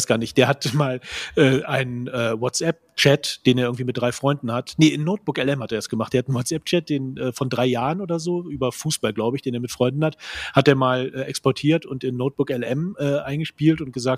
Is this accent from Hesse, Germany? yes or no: no; Siegburg, North Rhine-Westphalia, Germany; Ja, bei uns in Siegburg gibt es im Bus